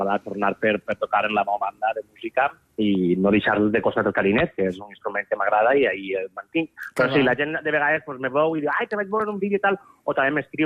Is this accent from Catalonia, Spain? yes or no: no; Albaida, Valencian Community, Spain; no només del meu poble, sinó tota aquesta contornada de les comarques centrals del País Valencià